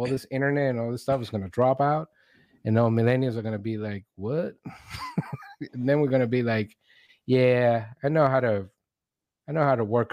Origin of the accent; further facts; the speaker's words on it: Venezuela; when I grew up in Venezuela, I was watching a lot of like recycle TV, I think. I didn't realize it until I got here.